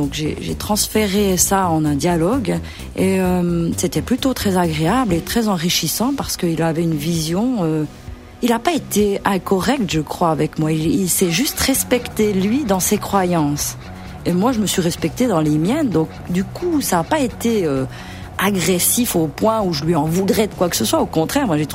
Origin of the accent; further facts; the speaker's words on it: Jura, Switzerland; now in Valais, Switzerland; Je viens du Jura, j'habite en Valais